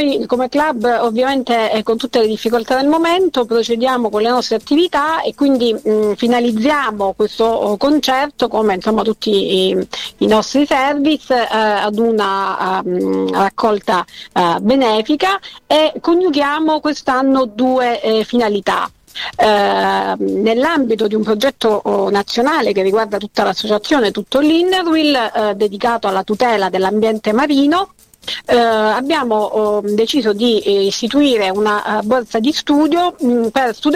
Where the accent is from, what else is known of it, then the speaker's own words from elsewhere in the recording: Calabria, Italy; a noi caro, soprattutto insomma da calabresi